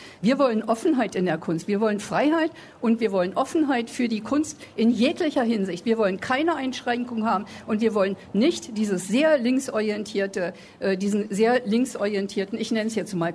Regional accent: West Germany, Germany; Ich bin ja im Westen aufgewachsen und habe sehr wohl eben auch die Entwicklung im Westen verfolgt. Ich lebe seit der Wende erst hier im Osten

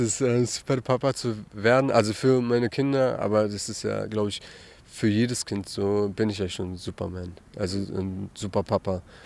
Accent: Germany; Wir sind zwar in Deutschland geboren und groß geworden

